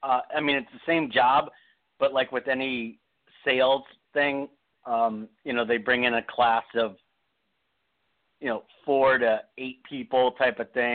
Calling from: California, United States; California.

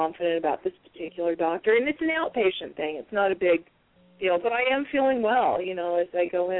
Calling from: Tucson, Arizona, United States

